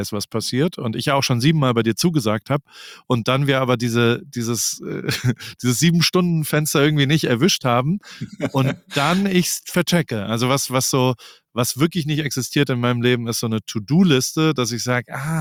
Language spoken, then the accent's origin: German; Heidelberg, Baden-Württemberg, Germany; born or raised there